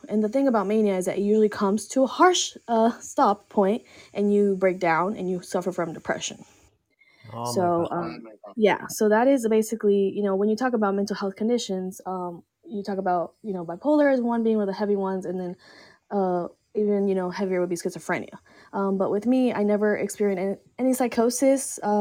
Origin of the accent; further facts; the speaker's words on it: Colombia; moved away; I am Colombian. I was born in Colombia, but I have been living here for 20 years